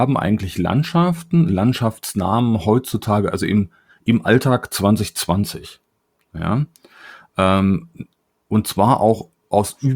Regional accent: Germany; born there; now in Frankfurt, Germany; Ich bin ja bekanntermaßen kein gebürtiger Frankfurter. Mhm. Dann sage ich eigentlich immer, ich bin im Harz geboren.

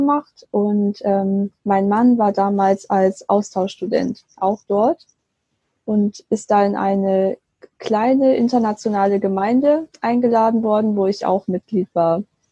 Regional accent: Baden-Württemberg, Germany; now in Bonn, Germany; Und ich bin aufgewachsen im Schwabenland. Ich lebe jetzt aber mit meinem chinesischen Mann in Bonn und studiere hier im Bereich Sinologie, das heißt Chinese Studies.

